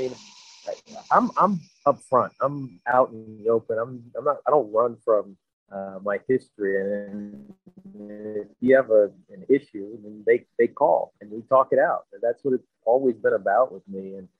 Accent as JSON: {"language": "English", "region": "Virginia", "country": "United States", "tie": "born or raised there", "said": "I'm growing up in Southwest Virginia. I never really learned how to skate and still don't."}